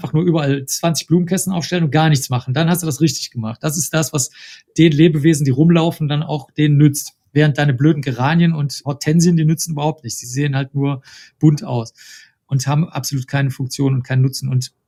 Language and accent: German; Cologne, North Rhine-Westphalia, Germany; ich bin in Köln aufgewachsen, das ist also nicht weit von hier.